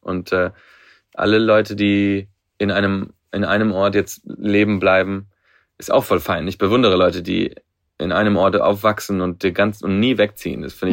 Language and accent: German; Barcelona, Catalonia, Spain; ich weiß, Barcelona ist meine Heimat, aber bei ihm ist es schon so, dass er das, glaube ich, nicht weiß.